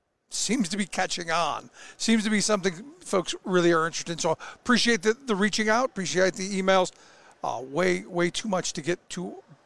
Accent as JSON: {"language": "English", "town": "Cleveland", "region": "Ohio", "country": "United States", "tie": "born or raised there", "said": "And I go back to, you know, my experience growing up in Cleveland, watching the deindustrialization, watching the steel mills close"}